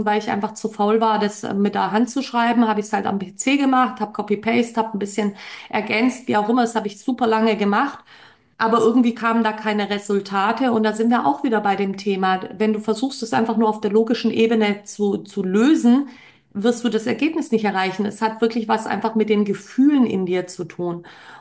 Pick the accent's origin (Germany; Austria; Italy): Germany; Baden-Württemberg; ich komme aus dem Schwabenland, einfach auch ein bisschen knausrig bin.